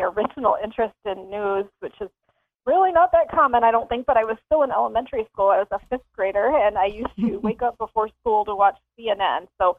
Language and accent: English; Ohio, United States; So I grew up in a suburb of Cleveland, Ohio, and from there decided at an early age in high school